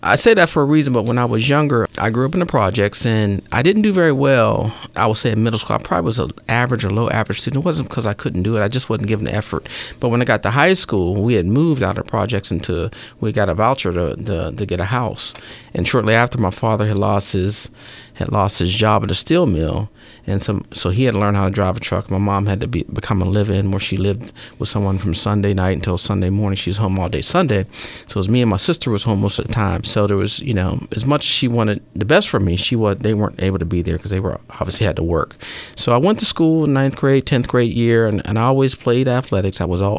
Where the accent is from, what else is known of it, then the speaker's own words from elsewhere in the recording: Washington, Pennsylvania, United States; I'm actually from Washington, Pennsylvania, which is southwest of Pittsburgh. I'm the youngest of six kids.